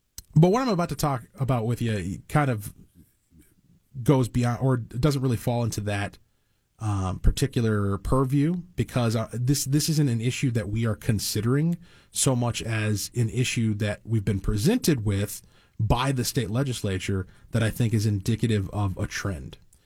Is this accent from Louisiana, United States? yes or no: no; Cottage Grove, Minnesota, United States; We're in Albertville. That's the city where I hail from. And I grew up in Cottage Grove, which is kind of a similar community on the opposite end of the metro area.